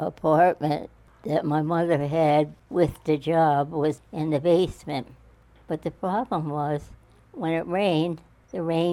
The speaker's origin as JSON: {"language": "English", "town": "Elizabeth", "region": "New Jersey", "country": "United States", "tie": "born there", "said": "I was born in Elizabeth, New Jersey."}